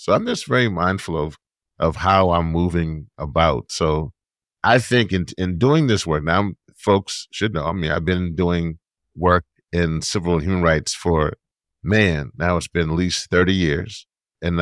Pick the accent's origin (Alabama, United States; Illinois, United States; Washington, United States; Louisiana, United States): Louisiana, United States; I get to go home to my home state of Louisiana and fight the good fight on the front line and defense line